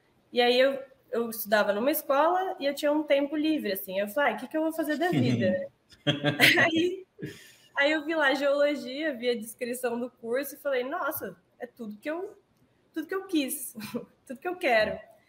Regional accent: Marília, São Paulo, Brazil; eu sou da cidade de Marília, interior de São Paulo, e aqui existem vários vales

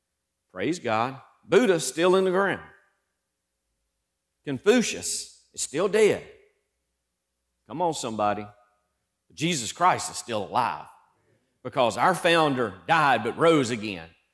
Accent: United States; I'm an American because I was born to an American mom and dad.

